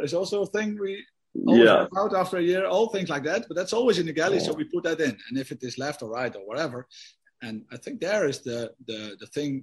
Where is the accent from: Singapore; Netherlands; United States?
Netherlands; English is a second language; when we come from Holland, we have in Holland the famous Dutch stroopwafels.